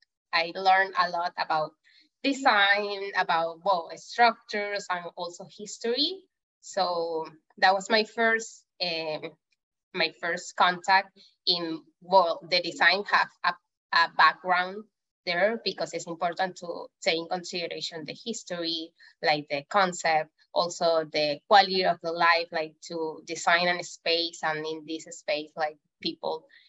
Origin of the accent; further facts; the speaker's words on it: Venezuela; English is a second language; now in Argentina; I'm from Venezuela, I came to Argentina 5 years ago.